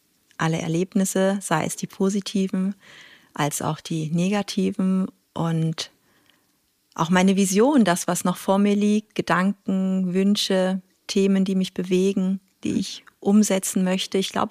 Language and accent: German; Hesse, Germany; born there; Meine räumlichen Wurzeln sind in Hessen. Ich bin gebürtige Hessin.